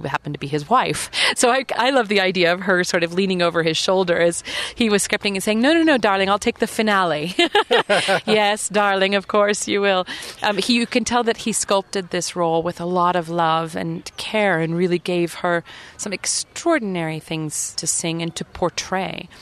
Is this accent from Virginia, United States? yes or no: no; Kansas City, Missouri, United States; I get to go to my hometown in Kansas City